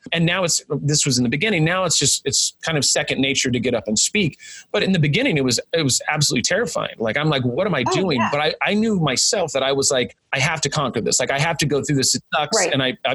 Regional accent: Ireland; And I'm like, I'm Irish. It doesn't mean I like drink before my keynotes

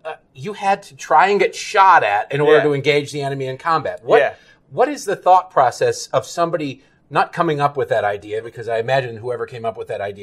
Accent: Detroit, Michigan, United States; Hey, I grew up in Detroit. We don't have a pro team. We just have the Lions.

